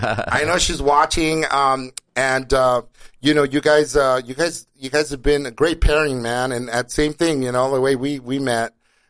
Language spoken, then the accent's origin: English; Los Angeles, California, United States; I'm from East Los Angeles, East LA, Lincoln Heights representing, but we come from areas around LA where music is, like, the common denominator